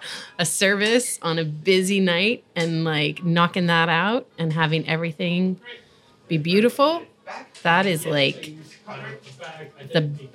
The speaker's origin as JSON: {"language": "English", "town": "Seattle", "region": "Washington", "country": "United States", "said": "I'm from Seattle originally. From there, I went to the OXO Tower"}